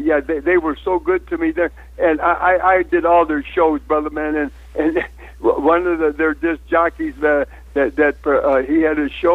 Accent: Tullahoma, Tennessee, United States; I was born in Tullahoma, Tennessee. People don't know this, man, I'm a Tennessee boy

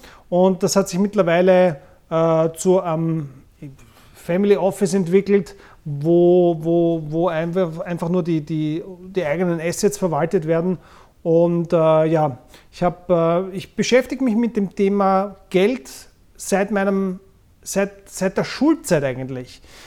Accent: Vienna, Austria; ich bin jetzt 44, bin in Wien geboren und aufgewachsen

